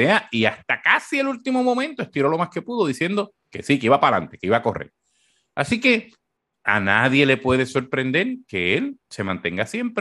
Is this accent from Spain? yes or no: no; Corozal, Puerto Rico; el Colegio de la Sagrada Familia en Corozal, de donde yo soy.